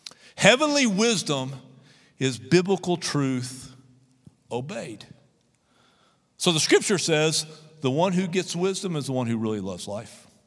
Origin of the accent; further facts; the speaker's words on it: Texas, United States; We know right away, man, we are from Central West Texas.